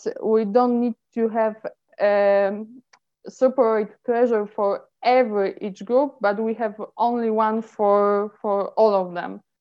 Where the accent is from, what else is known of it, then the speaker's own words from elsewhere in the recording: Poland; English is a second language; I'm an addict from Poland.